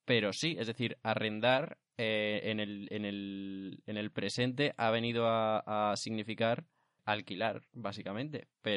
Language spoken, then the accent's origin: Spanish; Madrid, Community of Madrid, Spain; no he escuchado eso en la vida, soy de Madrid.